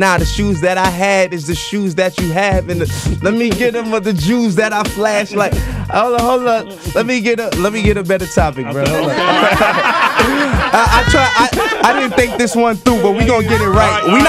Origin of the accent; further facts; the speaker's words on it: Bronx, New York, United States; People don't even know I was raised in the Bronx.